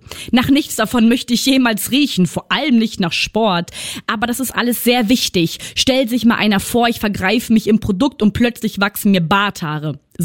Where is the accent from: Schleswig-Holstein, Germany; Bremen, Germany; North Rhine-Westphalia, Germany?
North Rhine-Westphalia, Germany; Gelsenkirchen; Aus Gelsenkirchen.